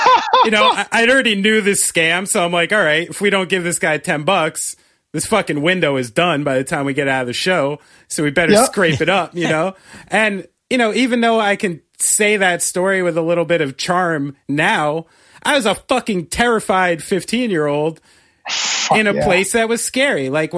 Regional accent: New Jersey, United States; You know, I'm from Central Jersey. I barely knew this place existed

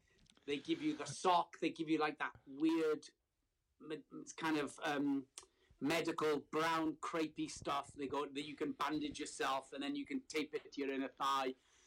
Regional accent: Wales, United Kingdom; And I said, oh, well, funny enough, I am from Wales.

